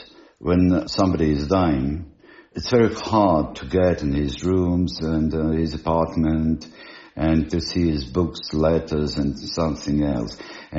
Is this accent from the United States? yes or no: no; Moscow, Russia; English is a second language; I was born in Moscow, and for 66 years I'm living in Moscow. I know Moscow